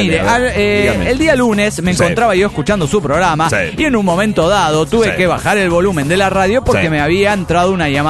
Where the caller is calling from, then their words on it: New Jersey, United States; de New Jersey.